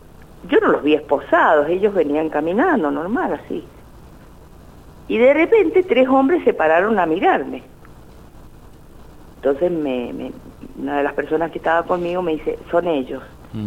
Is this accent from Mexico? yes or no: no; Rivadavia, Mendoza, Argentina; yo soy de Rivadavia, entonces en Rivadavia se comentaba que se veían cosas